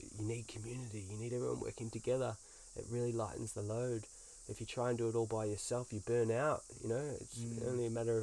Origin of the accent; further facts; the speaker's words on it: Australia; now in New Zealand; And I'm from Australia originally, so I would love to return to Australia. Been in New Zealand a decade now